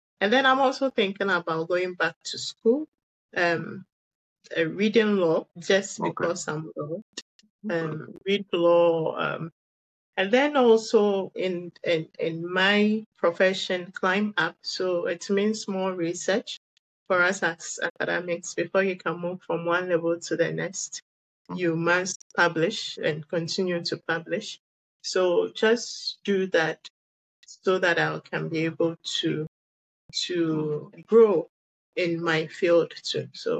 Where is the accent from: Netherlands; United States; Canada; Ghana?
Ghana; It's just that in Ghana, as small businesses and also as Ghanaian businesses, you actually do not have so much support from the state